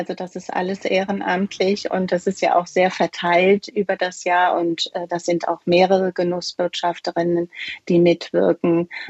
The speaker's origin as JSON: {"language": "German", "region": "Rhineland-Palatinate", "country": "Germany", "tie": "born or raised there", "said": "Ich komme aus einer Gastronomenfamilie aus dem Ahrtal"}